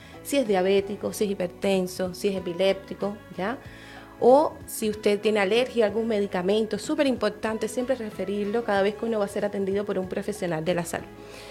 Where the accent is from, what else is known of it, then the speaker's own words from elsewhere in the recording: Cuba; now in Chile; no soy chilena